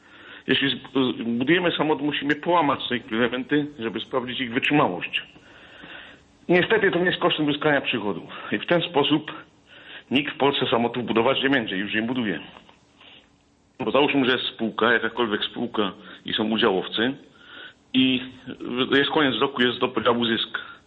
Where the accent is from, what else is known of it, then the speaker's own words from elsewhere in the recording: Silesian Voivodeship, Poland; accent: Silesian; Powinna być prosta zasada podziału 50-50, tak mówimy po śląsku.